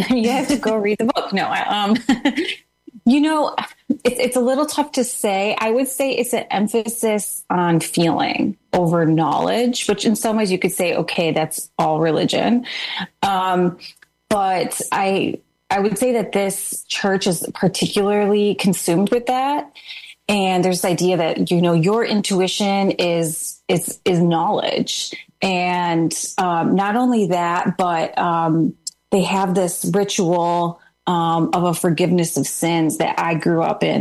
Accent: United States; the same kind of Christianity that I grew up in the United States.

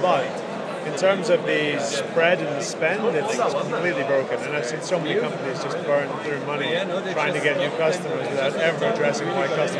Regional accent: Alberta, Canada; also born or lived in Liverpool, England / Scotland; So I was born in Liverpool. Grew up in Canada and Scotland, but of Irish heritage

